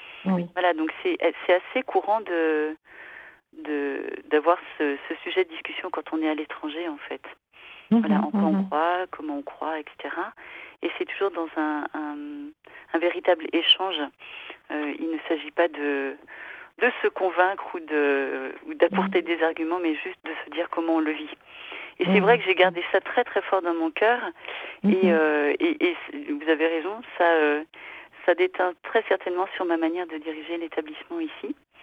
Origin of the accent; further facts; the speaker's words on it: Pays de la Loire, France; je ne suis pas du tout originaire de l'Isère, je suis originaire de l'Anjou. Voilà.